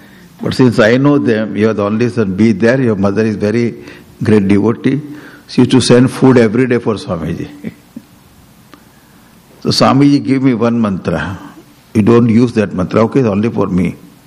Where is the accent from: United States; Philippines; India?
India; Mumbai, Maharashtra; He was there, we were there, because I am from Bombay.